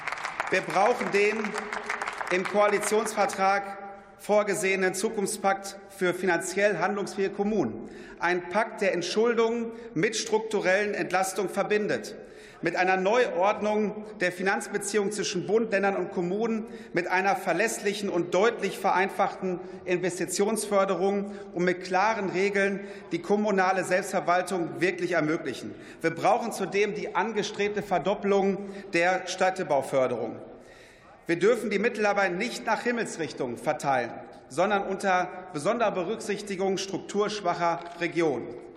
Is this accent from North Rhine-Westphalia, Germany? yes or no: yes; Herne, North Rhine-Westphalia, Germany; ich wurde in meiner Heimatstadt Herne und für Bochum in den 21. Deutschen Bundestag gewählt